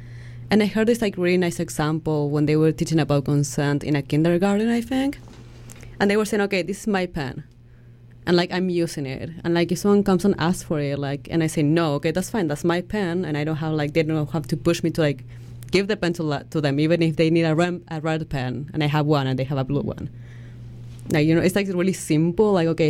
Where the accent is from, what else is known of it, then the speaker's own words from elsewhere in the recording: Argentina; English is a second language; And, like, I'm from Argentina. So it's, like, a culture that, like, really is really touchy.